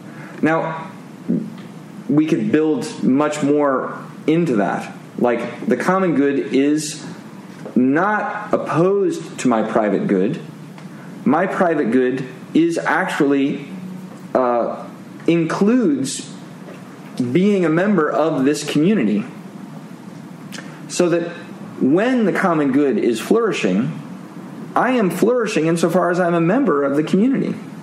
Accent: Seattle, Washington, United States; So just to give an example from my hometown, I'm from Seattle.

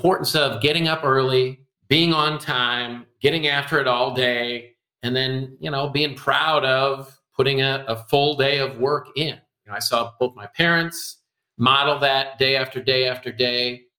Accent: Cedar Rapids, Iowa, United States; I grew up in Cedar Rapids, Iowa. It's a very blue-collar town.

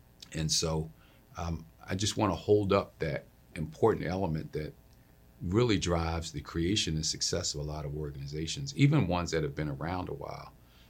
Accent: Philadelphia, Pennsylvania, United States; Well, first, I want to just say that I'm a Philadelphian. And I was born and raised here.

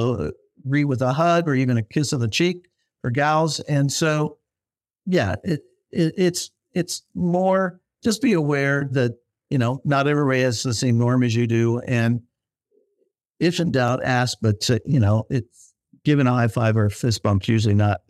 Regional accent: United States; I'm a Chiefs fan. I grew up outside Kansas City.

